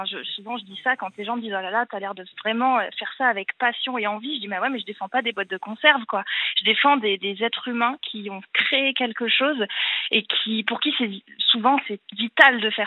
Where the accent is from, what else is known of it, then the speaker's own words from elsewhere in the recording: Auvergne-Rhône-Alpes, France; J'ai grandi en Ardèche